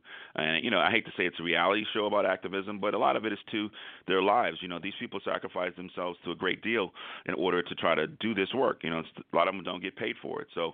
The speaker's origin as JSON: {"language": "English", "region": "California", "country": "United States", "said": "I'm from the Bay Area. I grew up in a very sort of, you know, political environment."}